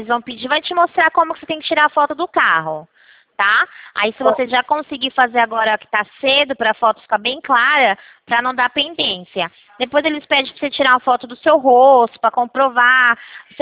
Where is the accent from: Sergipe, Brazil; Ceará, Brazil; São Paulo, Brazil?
São Paulo, Brazil; Campinas; Eu sou aqui de Campinas.